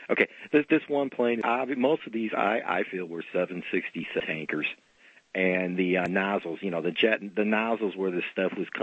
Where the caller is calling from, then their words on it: Chicago, Illinois, United States; Hey, Alan, I'm calling from Chicago.